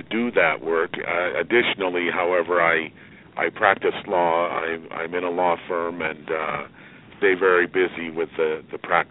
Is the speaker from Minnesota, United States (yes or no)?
no; Pueblo, Colorado, United States; I grew up in Pueblo, Colorado, which, frankly speaking, wasn't such a bad place for black people to be. It's a working class town. There's a steel mill there.